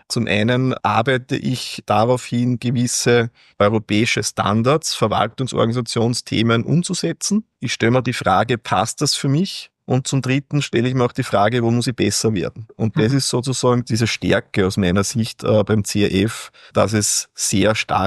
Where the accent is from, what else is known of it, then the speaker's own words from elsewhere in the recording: Austria; wir als Österreicher kennen ja, CAF ist ein oft anderer Begriff